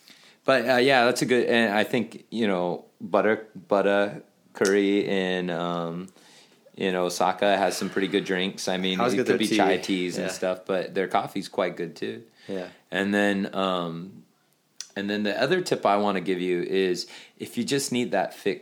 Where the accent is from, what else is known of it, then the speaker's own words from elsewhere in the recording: California, United States; I'm from the States. I'm from California.